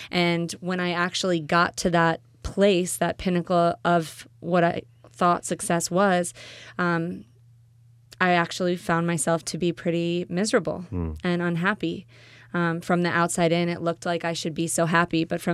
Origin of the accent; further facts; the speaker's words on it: Midwest, United States; Yeah, I mean, I grew up in the Midwest. I went to school at Rice University in Texas